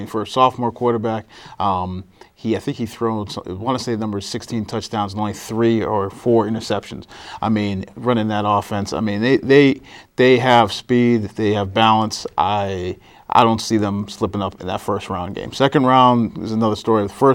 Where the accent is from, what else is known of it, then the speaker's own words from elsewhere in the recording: Massachusetts, United States; I mean, I grew up in Massachusetts, so when things finally went their way with the Red Sox winning the World Series